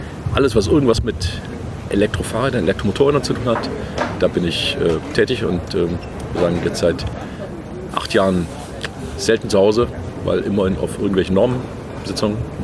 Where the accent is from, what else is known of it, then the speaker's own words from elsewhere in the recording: Stuttgart, Baden-Württemberg, Germany; Also ich komme aus Stuttgart